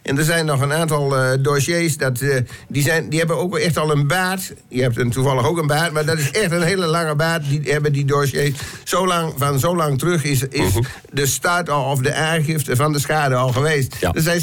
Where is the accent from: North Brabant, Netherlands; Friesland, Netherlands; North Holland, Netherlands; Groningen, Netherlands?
Groningen, Netherlands; en dat zijn we als Groningers gauw toegeneigd